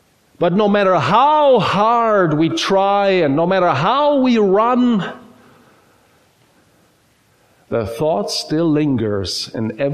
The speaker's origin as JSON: {"language": "English", "country": "Germany", "tie": "born there", "second_language": "English", "said": "I was born in Germany, and so English is not my native language."}